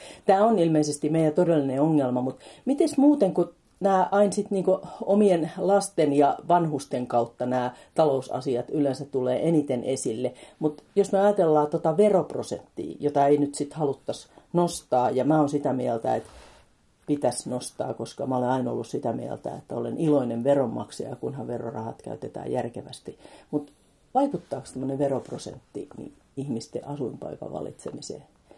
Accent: Pori, Satakunta, Finland; mä oon syntyperäinen porilainen

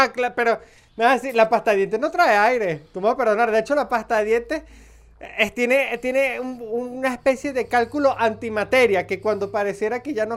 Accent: Mérida, Venezuela; yo vengo de Mérida, que es una ciudad donde el suéter es importantísimo tenerlo puesto.

